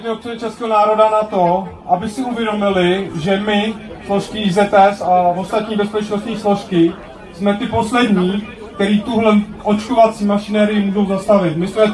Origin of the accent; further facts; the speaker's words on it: Ústí nad Labem, Ústí nad Labem Region, Czechia; Asi většina z nás už ví, odkud jsem z Ústí nad Labem, jak jsem říkal.